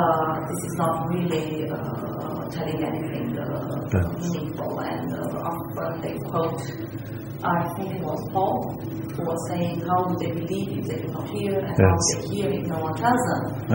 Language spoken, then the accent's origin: English; Romania; I come from Romania.